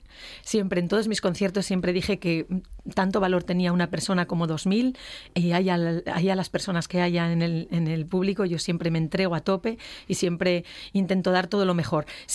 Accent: Gijón, Asturias, Spain; also born or lived in Colunga; yo nací por accidente en Colunga, porque a mi padre lo destinaron a trabajar allí, pero a los poquitinos meses pues ya me vine para Gijón, y para mí Gijón en Gijón.

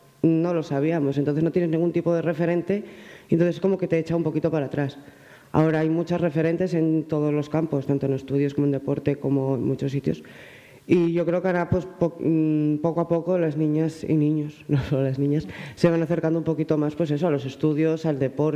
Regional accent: Asturias, Spain; Somos españoles, somos asturianos, somos algo más que gitanos.

